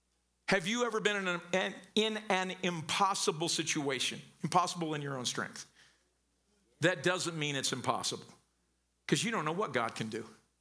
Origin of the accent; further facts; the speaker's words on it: Missouri, United States; This is a bad example, but y'all know I grew up in Southern Missouri, right? And in a small town in Southern Missouri on a Friday night, what do?